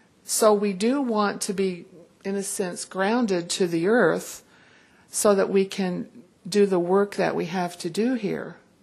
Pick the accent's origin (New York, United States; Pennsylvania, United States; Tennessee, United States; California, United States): Tennessee, United States; I grew up in Tennessee, wonderful mother and father, the Smoky Mountains, Eastern Tennessee.